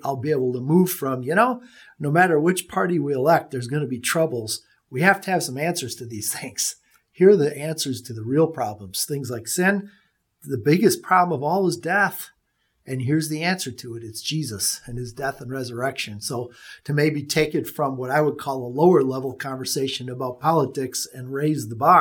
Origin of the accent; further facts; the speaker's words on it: United States; I am an American citizen. I'm very thankful I'm an American citizen. I've had a chance to travel to some other countries. I like living here.